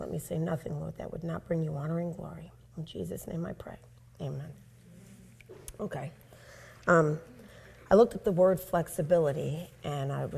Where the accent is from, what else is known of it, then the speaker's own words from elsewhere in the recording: Staten Island, New York, United States; We're from Staten Island.